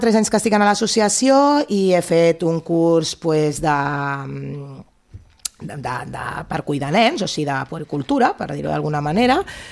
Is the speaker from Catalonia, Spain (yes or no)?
yes; Calella, Catalonia, Spain; en principi, la majoria som de Calella, Pineda